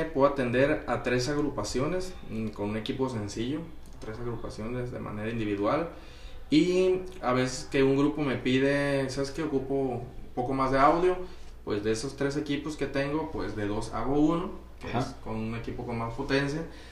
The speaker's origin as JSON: {"language": "Spanish", "town": "Culiacán", "region": "Sinaloa", "country": "Mexico", "said": "soy de aquí de Culiacán, Sinaloa, donde hacemos la entrevista el día de hoy. Tengo 29 años, recién los acabo de cumplir."}